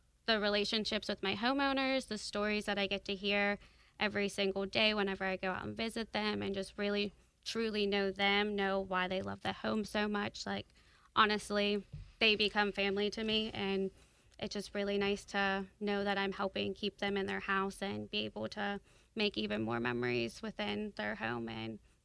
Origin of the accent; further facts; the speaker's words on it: Ohio, United States; now in Charlotte, United States; I'm from Ohio. So, yeah.